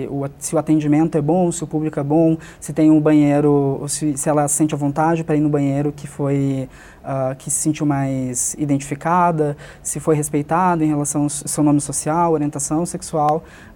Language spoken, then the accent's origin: Portuguese; Porto Alegre, Rio Grande do Sul, Brazil; por Porto Alegre, que é a cidade de onde eu vim